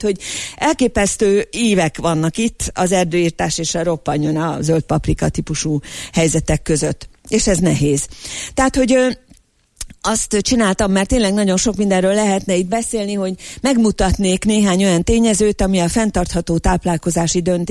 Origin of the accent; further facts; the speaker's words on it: Debrecen, Hajdú-Bihar, Hungary; Én debreceniként tudnék mesélni arról, hogy milyen típusú ételek fogyasztása elvárt egy lakodalmon